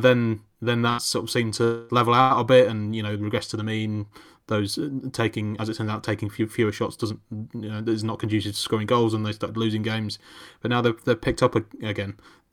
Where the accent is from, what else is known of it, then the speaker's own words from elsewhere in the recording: Bingham, East Midlands, United Kingdom; Yes, I was in the Wheatsheaf pub in my hometown of Bingham.